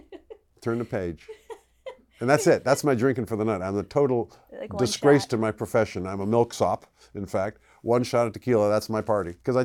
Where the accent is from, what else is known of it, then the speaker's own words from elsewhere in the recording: England, United Kingdom; Well, I grew up in England, mostly.